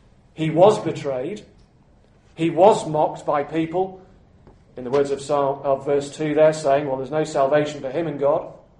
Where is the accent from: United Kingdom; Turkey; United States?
United Kingdom; I'm British, we won.